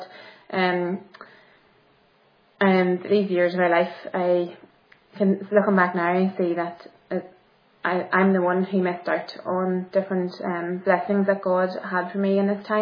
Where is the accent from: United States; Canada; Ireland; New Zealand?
Ireland; Ulster; So I'm from Monaghan originally